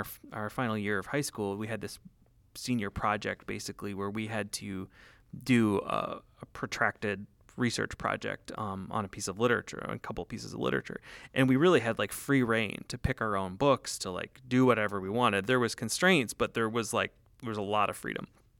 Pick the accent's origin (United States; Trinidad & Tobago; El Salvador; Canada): Canada; I'm a white dude growing up in Canada